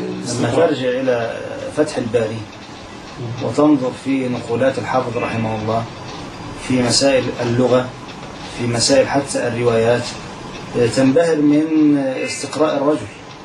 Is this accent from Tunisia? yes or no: no; Egypt; أو أحد الناس عندنا في مصر